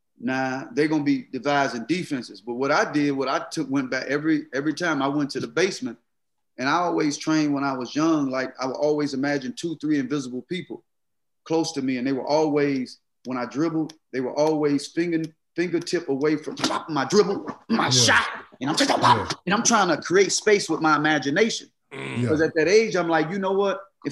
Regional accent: Mississippi, United States; it was scary because for me, growing up in Mississippi, not seeing and hearing

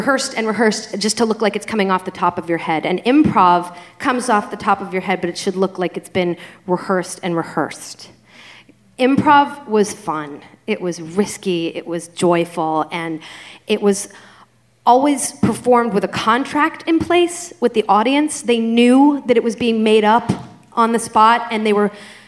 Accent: Boston, Massachusetts, United States; born or raised there

